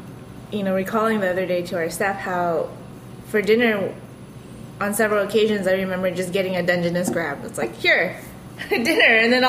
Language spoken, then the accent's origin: English; Los Angeles, California, United States; Growing up in Los Angeles.